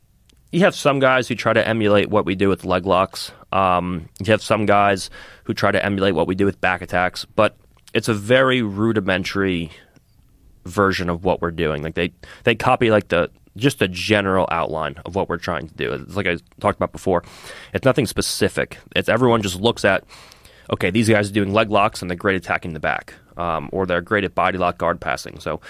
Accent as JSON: {"language": "English", "town": "Monroe Township", "region": "New Jersey", "country": "United States", "tie": "born or raised there", "said": "So I'm originally from Central Jersey. I grew up in Monroe Township, and then my parents got divorced"}